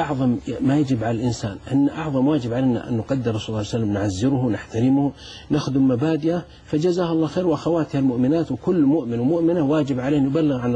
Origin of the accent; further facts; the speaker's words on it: Saudi Arabia; في زواجات حصلت مثل عندنا في السعودية